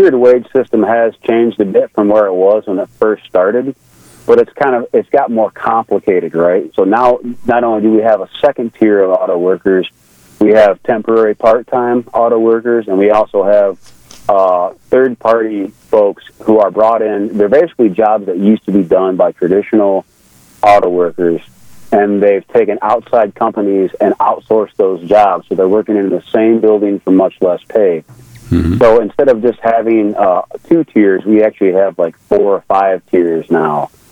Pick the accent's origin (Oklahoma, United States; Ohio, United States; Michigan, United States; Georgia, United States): Michigan, United States; Flint; You see, I was born in Flint, Michigan. I spent most of my life in Flint, Michigan